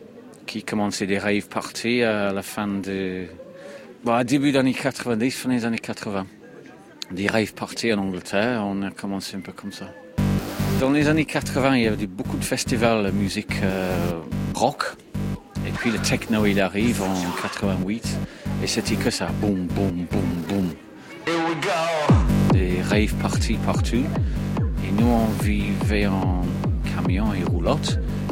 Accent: Toulouse, Occitanie, France; Non, moi je viens de Toulouse.

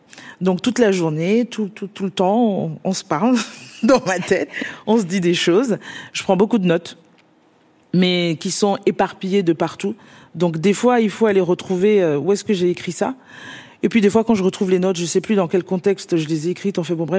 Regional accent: Benin; Bon, bref, donc, oui, je suis béninoise

